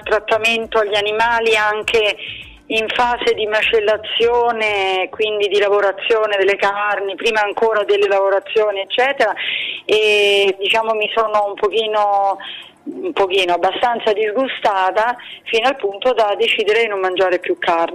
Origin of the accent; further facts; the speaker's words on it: Trieste, Friuli-Venezia Giulia, Italy; now in Rome, Italy; Sono originaria di Trieste, ma vivo tra Roma e Milano.